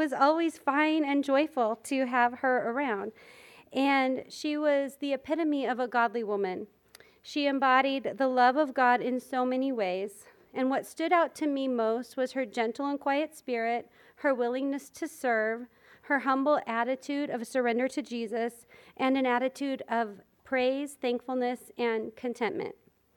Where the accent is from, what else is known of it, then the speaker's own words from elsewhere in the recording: Arizona, United States; But so we're true Arizona people now, and I grew up here in Arizona and then met my husband in Southern California.